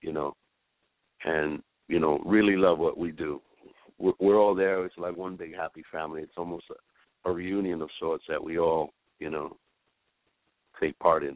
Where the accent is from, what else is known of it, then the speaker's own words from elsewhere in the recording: New York City, New York, United States; we grew up in Spanish Harlem.